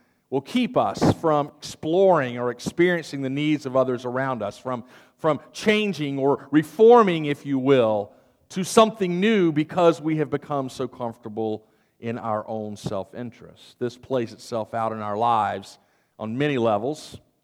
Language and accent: English; United States; You know, as the American people, we speak a lot about freedom.